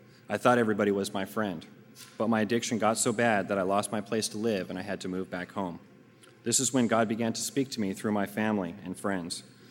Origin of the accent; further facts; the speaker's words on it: Orange County, California, United States; I grew up right in Orange County.